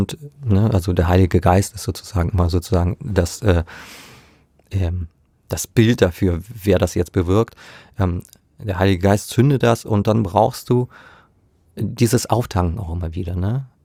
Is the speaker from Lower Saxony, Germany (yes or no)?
yes; Lower Saxony, Germany; in der Gegend, wo ich herkomme, gab es Pfarrenstheologie gar nicht. Und es gab da bereits, in Niedersachsen war